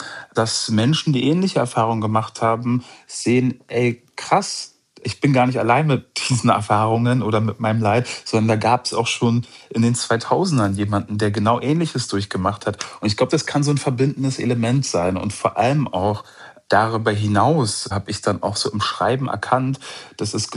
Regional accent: Munich, Bavaria, Germany; Ich komme eigentlich aus München und meine Frau kommt aus dem Senegal

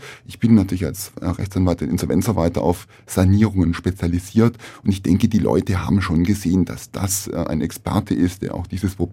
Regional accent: Bad Wurzach, Baden-Württemberg, Germany; meine Heimatgemeinde, also das ist ja ein Stück weit ein Nachhausekommen für mich. Ich bin ja Bad Wurzacher

